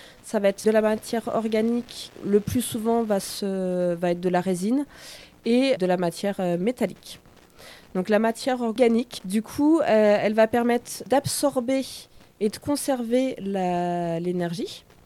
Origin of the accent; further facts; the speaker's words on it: Volvic, Auvergne-Rhône-Alpes, France; now in Carouge, Switzerland; Ah non, à la base je suis auvergnate.